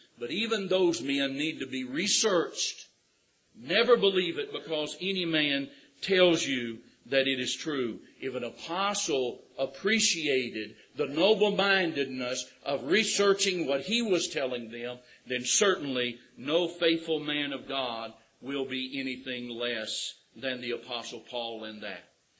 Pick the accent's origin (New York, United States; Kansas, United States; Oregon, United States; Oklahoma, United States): Oklahoma, United States; but I'm not. I'm from Oklahoma.